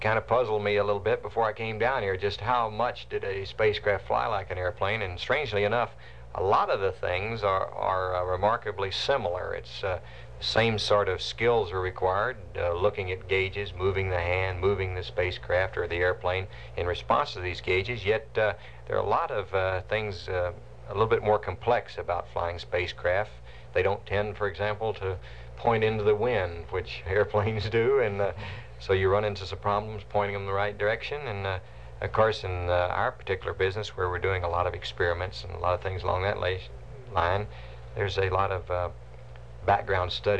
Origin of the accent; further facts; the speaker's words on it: Fort Worth, Texas, United States; also born or lived in Wheeler; Yes, I was born in Wheeler, Texas. My hometown's Fort Worth, Texas, and I went to the University of Texas, so I'm fairly consistent there.